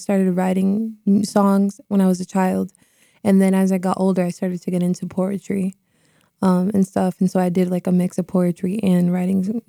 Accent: Cape Coral, Florida, United States; also born or lived in Boston, Massachusetts; now in Massachusetts, United States; I was born in Boston, but I actually was raised in Florida. I'm Cape Coral, Florida, to be specific. I moved from Boston to Florida when I was about 5 years old

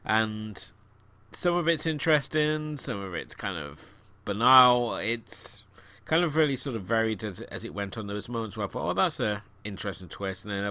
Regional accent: United Kingdom; being a Brit, this may sound ironic

